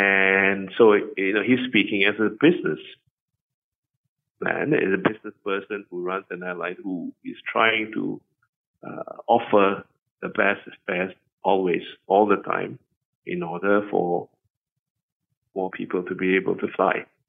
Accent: Malaysia; as a Malaysian

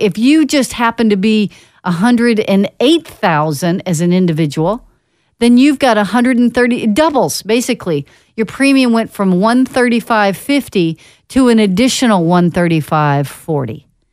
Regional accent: Dallas, Texas, United States; When I was growing up in Dallas, you know, we'd drive down Central Expressway, we'd go down I-35, no big deal, just driving, not any big deal.

